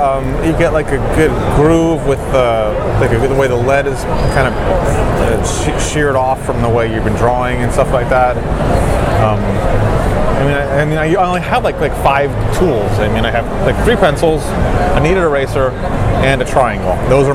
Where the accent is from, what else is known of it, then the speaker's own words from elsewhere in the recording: Texas, United States; Oh, I'm from Texas, so it's hotter there right now, but there's not usually as much humidity.